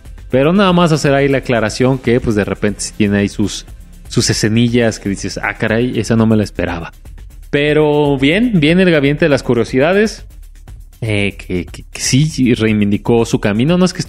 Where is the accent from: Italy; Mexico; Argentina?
Mexico; Guadalajara, Jalisco; siendo mexicanos y más específicamente tapatíos